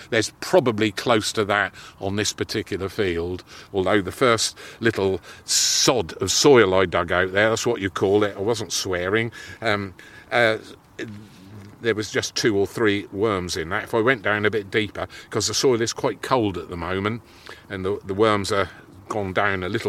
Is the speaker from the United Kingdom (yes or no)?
yes; England, United Kingdom; But being English, we have funny habits in our country.